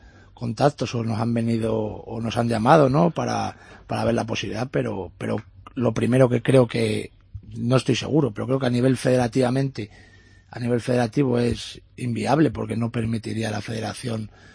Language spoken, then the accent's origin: Spanish; Salamanca, Castile and León, Spain; yo también como salmantino me da pena